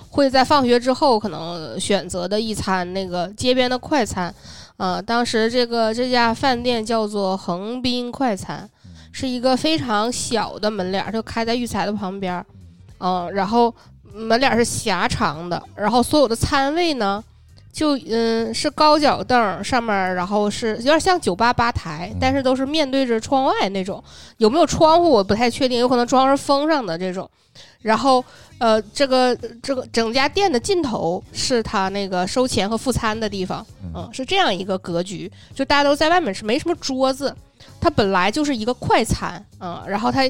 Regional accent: Shenyang, Liaoning, China; 我是吃老沈阳鸡蛋饼长大的，我当然知道沈阳鸡蛋饼是啥样的

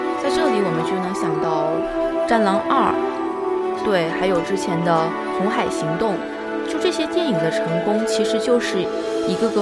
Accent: China; 身为一个中国人，我就觉得自己真的是太骄傲了

